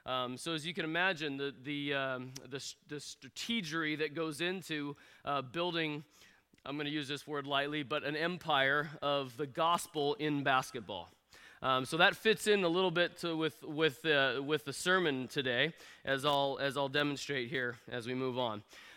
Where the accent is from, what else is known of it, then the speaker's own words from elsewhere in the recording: Creswell, Oregon, United States; I grew up in Creswell, Oregon, in a unique spot where I was surrounded by hundreds of cattle and horses.